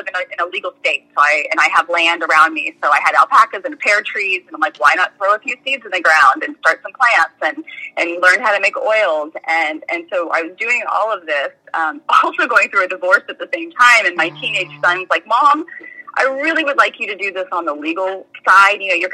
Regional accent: Georgia, United States; I'm originally from Georgia. So when I was first diagnosed, I was searching bookstores in Savannah and in Atlanta and around the state trying to find alternative treatments.

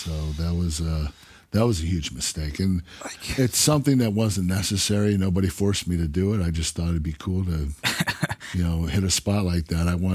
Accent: Pittsburgh, Pennsylvania, United States; I was from Pittsburgh, that was Philadelphia.

